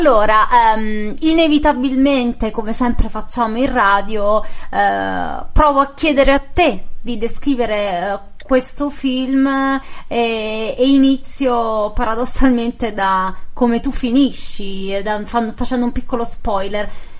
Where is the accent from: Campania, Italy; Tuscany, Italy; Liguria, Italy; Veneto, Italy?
Campania, Italy; tu, essendo terrone come me, campano come me